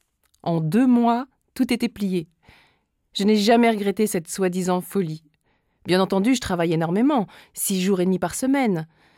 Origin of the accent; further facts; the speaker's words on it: La Bourboule, Auvergne-Rhône-Alpes, France; also born or lived in Seine-et-Marne; Je me suis installée il y a 7 mois dans ce village de l'Allier de 700 habitants. Je suis native de la Bourboule dans le Puy-de-Dôme, mais j'ai vécu en Seine-et-Marne.